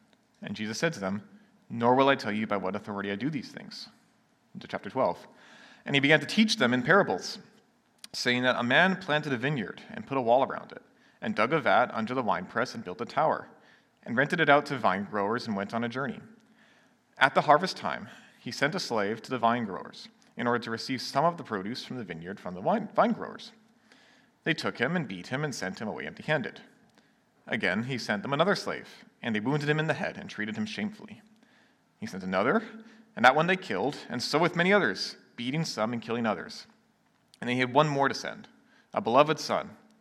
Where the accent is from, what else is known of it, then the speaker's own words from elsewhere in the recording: Nanaimo, British Columbia, Canada; I'm born and raised in Nanaimo.